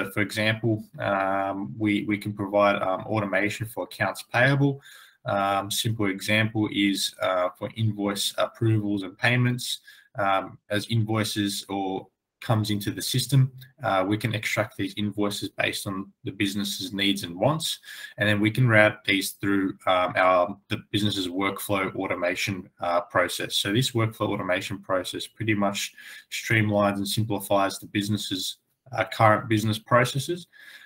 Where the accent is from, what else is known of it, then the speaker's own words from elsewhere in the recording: Sydney, New South Wales, Australia; I'm from Sydney, Australia.